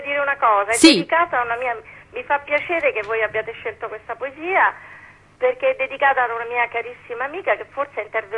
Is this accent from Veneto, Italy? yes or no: no; Calabria, Italy; io sono calabrese